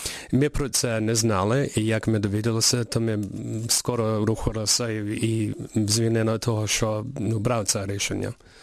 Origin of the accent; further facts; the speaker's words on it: Canada; І також є спостерігачі з Росії, США, з Канади, я з Канади.